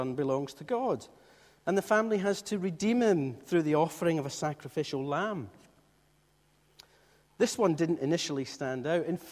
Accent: Scotland, United Kingdom; Being Scottish, of course, the budget doesn't run very far.

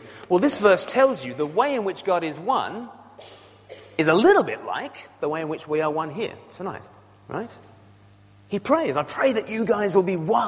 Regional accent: Australia; No, it's just I'm just blessed with being Australian. I'm born into this state. But as I'm born into Australia, I'm born far from the mother country, right?

